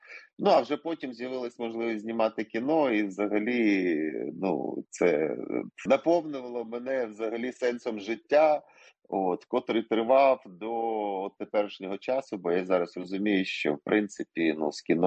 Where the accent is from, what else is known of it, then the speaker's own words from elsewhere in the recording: Zhytomyr, Zhytomyr Oblast, Ukraine; born there; Народився я на Житомирщині, в місті Житомир